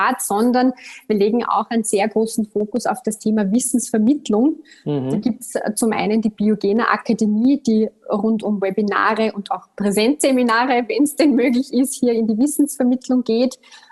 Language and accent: German; Upper Austria, Austria; accent: Austrian; Hörerinnen und Hörer des Podcasts werden wahrscheinlich meinen österreichischen Akzent raushören. Schon der erste Fakt zu mir, bin Österreicherin, Oberösterreicherin, um genau zu sein, also gar nicht so weit weg von dir.